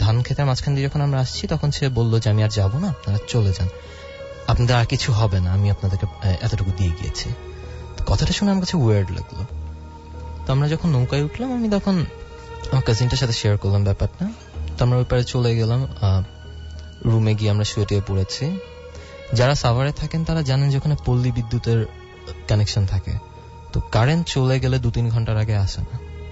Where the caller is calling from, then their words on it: Mohakhali, Dhaka Division, Bangladesh; আমি মহাকালী থেকে এসেছি, আমি স্টুডেন্ট।